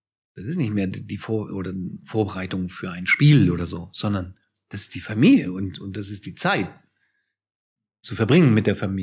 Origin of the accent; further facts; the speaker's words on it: Hamburg, Germany; born there; Weil ich bin ja zurückgezogen nach Hamburg in meine Geburtsstadt.